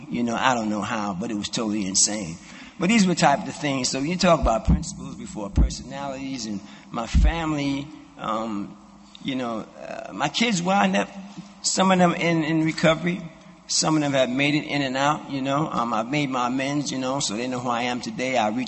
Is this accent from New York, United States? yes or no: yes; New York City, New York, United States; I grew up in Brownsville in Brooklyn, and Brownsville in Brooklyn was a very hard, rough neighborhood